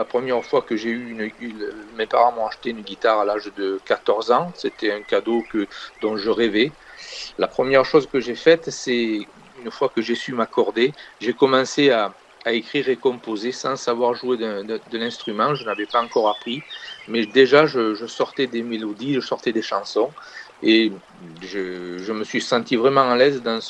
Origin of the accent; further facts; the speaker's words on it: Avignon, Provence-Alpes-Côte d'Azur, France; En quelques mots, bon oui, je suis d'Avignon. J'ai 57 ans.